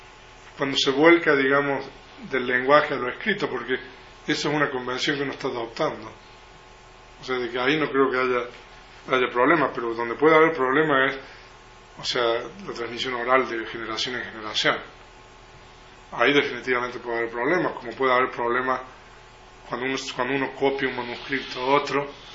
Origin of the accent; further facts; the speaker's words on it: Argentina; born there; O sea, yo nací en Argentina